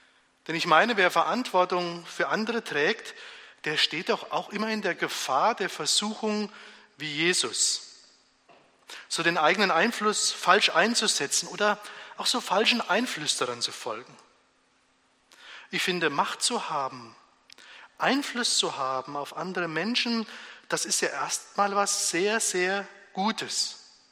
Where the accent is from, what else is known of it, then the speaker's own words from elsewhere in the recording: Hesse, Germany; now in Ottobrunn, Germany; Ich selber komme ja aus Hessen, da gibt es auch Berge, aber nicht ganz so hoch.